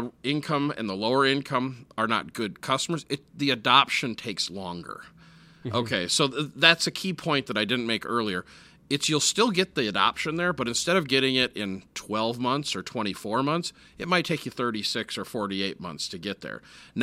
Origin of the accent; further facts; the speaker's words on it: Minneapolis, Minnesota, United States; Yeah, you know, I grew up in Minneapolis.